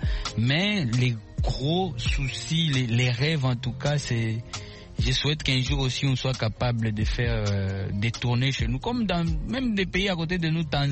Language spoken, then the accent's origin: French; Goma, North Kivu, DR Congo; chez moi à Goma